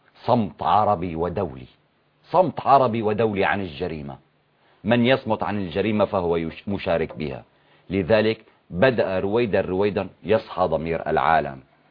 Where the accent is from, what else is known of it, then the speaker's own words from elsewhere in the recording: Syria; moved away; كسوريين في الخارج